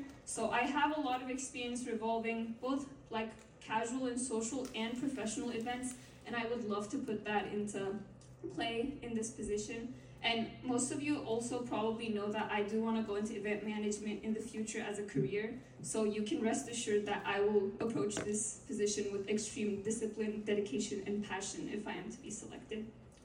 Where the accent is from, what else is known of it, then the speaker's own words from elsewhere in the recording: Istanbul, Turkey; I know a lot of us are international students, including me. I'm from Istanbul, Turkey